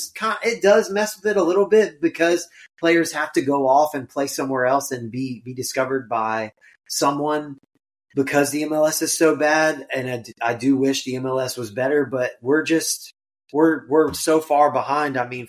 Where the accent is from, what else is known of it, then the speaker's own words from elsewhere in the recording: United States; I'm American and I do my best pronouncing.